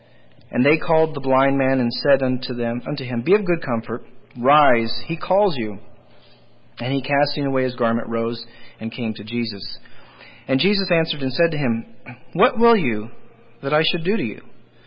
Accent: Iowa, United States; born there; You see, the state in which I was born in Iowa, and they issued me a birth certificate.

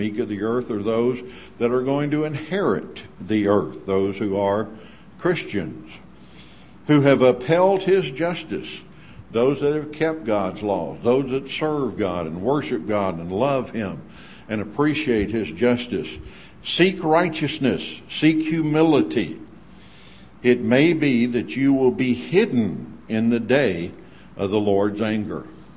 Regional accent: the South, United States; I grew up saying Petra in the South, so I should have known that that was probably wrong.

